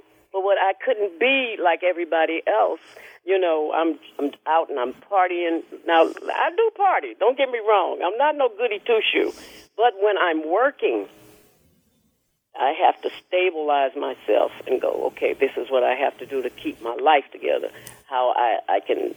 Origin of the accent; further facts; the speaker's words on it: California, United States; also born or lived in Texas; born and raised in California. They sent my father to Texas for 5 years to take over a church. And it was at the age of 10 to 15.